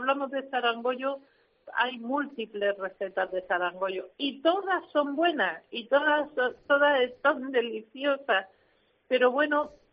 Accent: Region of Murcia, Spain; Y en el noroeste, en mi tierra, Calasparra, Caravaca, hay algunos pueblos donde al zarangollo se le pone

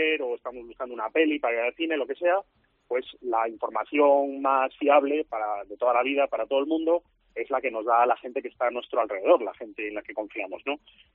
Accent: Galicia, Spain; yo, que aunque soy gallego, tengo mucha familia en Andalucía y voy mucho

